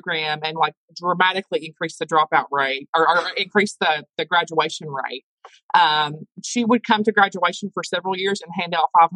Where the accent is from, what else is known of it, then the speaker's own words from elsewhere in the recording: Tennessee, United States; Born and raised here. … I are from the same hometown, actually.